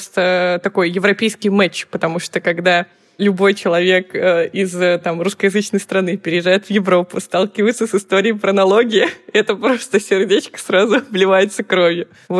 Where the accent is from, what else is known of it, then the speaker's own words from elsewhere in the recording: Belarus; now in Moscow, Russia; Я сама из Беларуси. И в 2015 году я переехала в Москву.